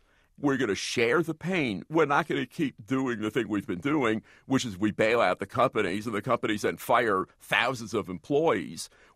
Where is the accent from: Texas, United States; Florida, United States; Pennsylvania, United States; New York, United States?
New York, United States; And I'm even from the East Coast, in the former capital of finance, New York